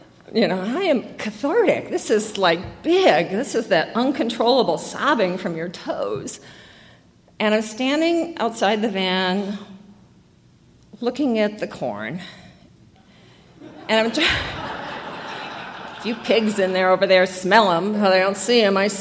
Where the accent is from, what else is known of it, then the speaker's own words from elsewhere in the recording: Iowa, United States; accent: Midwest; It felt more dignified when I was out in the world with my Midwest accent. I couldn't fool them, but Iowa had pigs and corn, and that's how I felt.